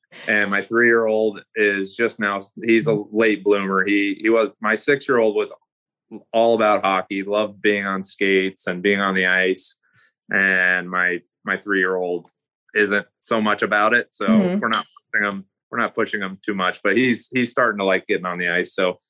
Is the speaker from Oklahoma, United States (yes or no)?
yes; Oklahoma, United States; Yeah, I think as a kid growing up in Oklahoma, like I said, I didn't watch a lot of NHL hockey.